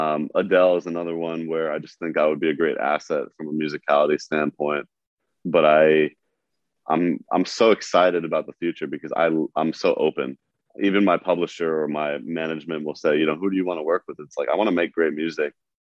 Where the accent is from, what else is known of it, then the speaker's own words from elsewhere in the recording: East Coast, United States; I have so much respect for that grind because of how I grew up on the East Coast.